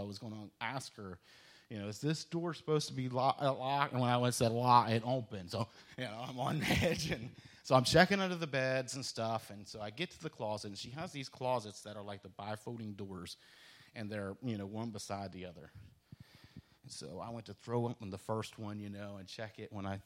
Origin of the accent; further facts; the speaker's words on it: West Virginia, United States; we growing up in West Virginia, you have to take hunter safety course in order to hunt and handle firearms.